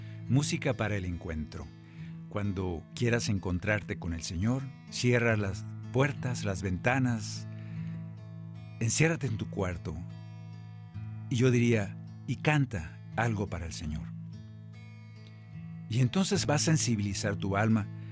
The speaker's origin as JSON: {"language": "Spanish", "region": "Sonora", "country": "Mexico", "said": "compusimos cuando vivíamos en Hermosillo, Sonora, allá en mi estado"}